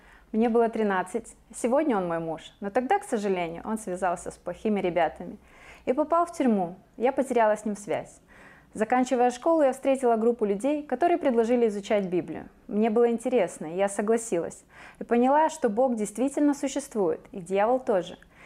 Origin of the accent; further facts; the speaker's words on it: Chisinau, Chișinău, Moldova; Я родилась и выросла в Кишиневе. Мои родители работали на заводах. Мы со старшей сестрой учились в обычной советской школе, где не принято было говорить о Боге.